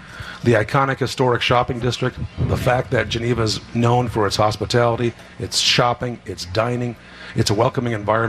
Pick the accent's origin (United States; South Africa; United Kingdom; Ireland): Ireland; You're asking an Irish guy